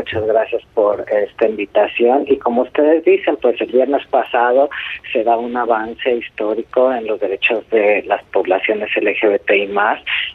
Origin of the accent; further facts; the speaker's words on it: Mexico; doloroso como ciudadano mexicano poder estar presenciando